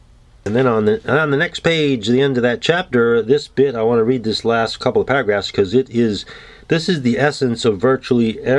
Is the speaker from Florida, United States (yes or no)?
no; New York City, New York, United States; I mean, I grew up in New York City.